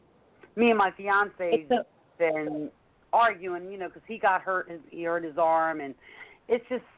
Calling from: Philadelphia, Pennsylvania, United States; from Philadelphia

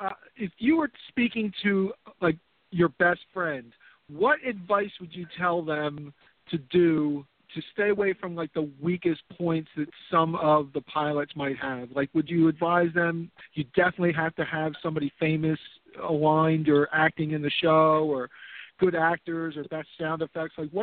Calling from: Philadelphia, Pennsylvania, United States; calling from Philadelphia.

